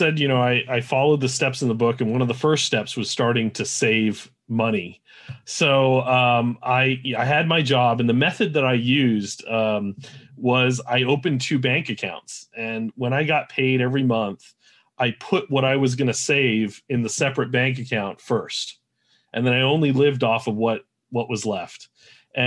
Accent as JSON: {"language": "English", "region": "New Jersey", "country": "United States", "tie": "born there", "said": "I was born in New Jersey. I moved out to Southern California from New Jersey, and I started training in martial arts schools."}